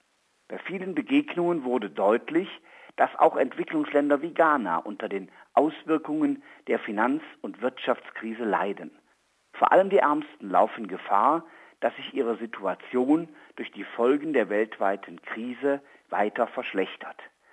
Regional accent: Aachen, North Rhine-Westphalia, Germany; die alle ihren Sitz in meiner Heimatstadt Aachen haben

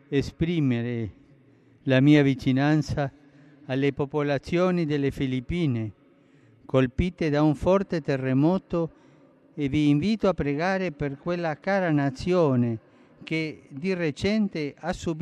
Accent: Argentina; Italian is a second language; In Argentina si celebra la festa della mamma. Rivolgo un affettuoso saluto alle mamme della mia terra

